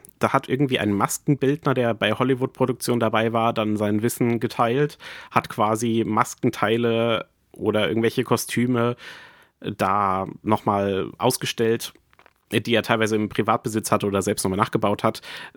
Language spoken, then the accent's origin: German; Frankfurt, Hesse, Germany; Und dann haben sie halt rausgefunden, ich komme aus Frankfurt.